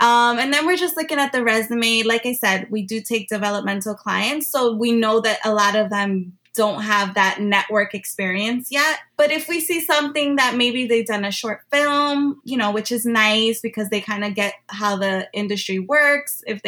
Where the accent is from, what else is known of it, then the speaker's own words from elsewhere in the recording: Jersey City, New Jersey, United States; I am born and raised in Jersey City, New Jersey. And from my research, I believe we still are the number one diverse city in the country.